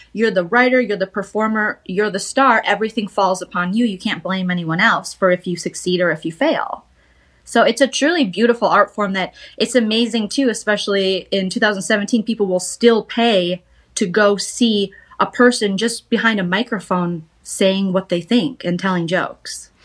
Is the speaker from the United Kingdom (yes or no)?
no; Minnesota, United States; I'd watched it growing up with my dad, like Louis Anderson, obviously as a Minnesotan, was my hero.